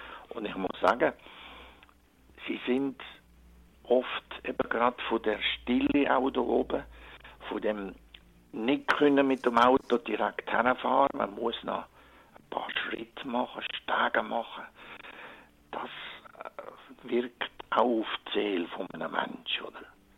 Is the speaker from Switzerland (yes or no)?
yes; Mels, St. Gallen, Switzerland; aufgewachsen bin ich in den Weinberg von Heiligkreuz am Gunzen und auf der Sonnenseite vom Elz, von dem stattlichen Dorf Melz, mit einem gewissen, auch traditionellen Katholizismus noch, mit einem Kapuzinerkloster.